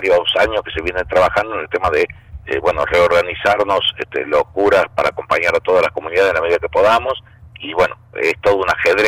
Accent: Córdoba, Argentina; Yo soy oriundo de Córdoba, de capital, Córdoba.

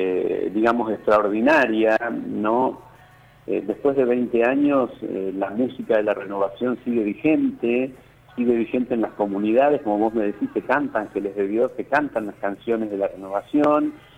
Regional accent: La Plata, Buenos Aires Province, Argentina; also born or lived in Santiago del Estero; Yo soy nacido en Santiago del Estero, pero viví siempre en La Plata.

